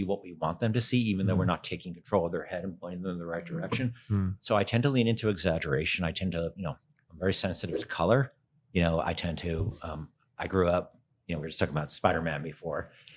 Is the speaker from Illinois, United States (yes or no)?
no; New York, United States; I was born in New York, and growing up in New York, and my father worked in New York